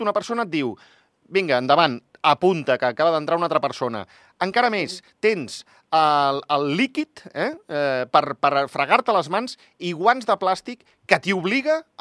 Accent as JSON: {"language": "Catalan", "region": "Catalonia", "country": "Spain", "said": "però com a català, vivint a Catalunya, relació govern-govern, clar, aquí ens arriba molt, molt, molt tensa."}